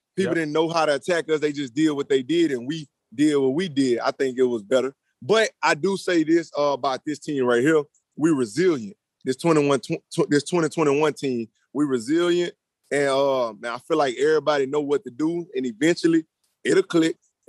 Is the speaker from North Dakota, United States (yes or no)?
no; Louisiana, United States; he that guy that when you growing up in Louisiana, man, I ain't gonna lie, he like God around there.